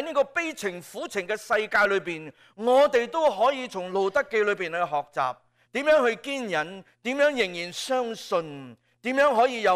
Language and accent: Chinese; Hong Kong; 觉得好像我们中国人，我们香港人以前看过一套剧